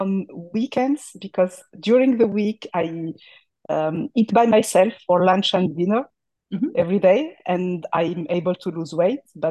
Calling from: France; English is a second language; So first of all, actually, I'm calling from France, and English is my third language

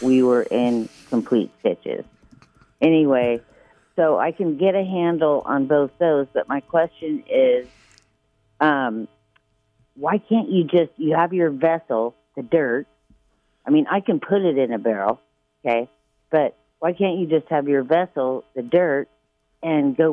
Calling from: Oregon, United States; I'm calling from Southern Oregon Coast.

